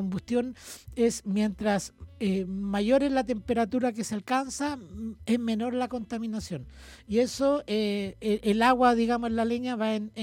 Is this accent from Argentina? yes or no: no; Catemu, Valparaíso, Chile; vengo de Catemu, de la región de Valparaíso Interior